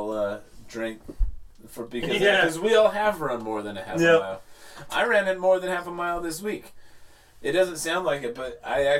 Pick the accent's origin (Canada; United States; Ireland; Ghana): Ireland; What do you think I can do? Handle my liquor? Mm-hmm. I'm Irish.